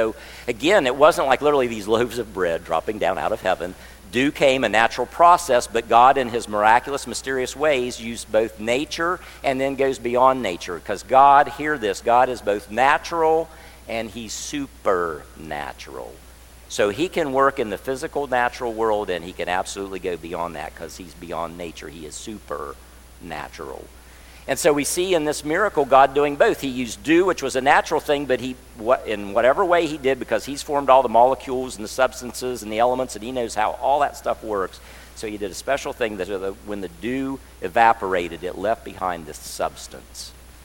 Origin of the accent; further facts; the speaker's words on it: Kaiser, West Virginia, United States; born there; I'm a native West Virginian. I was born in Kaiser, West Virginia. So I'm one of these weird people that I got mountaineer blood running in me.